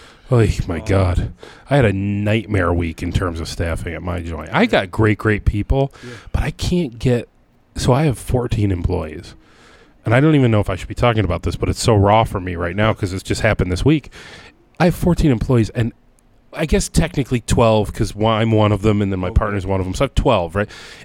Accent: Rochester, New York, United States; now in Brighton, United States; As I've already mentioned, I'm from Rochester. She's from Fairport.

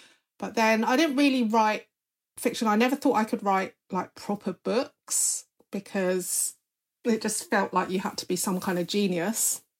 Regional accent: England, United Kingdom; born there; also born or lived in Singapore; I was an expat because I was British. I was born in England.

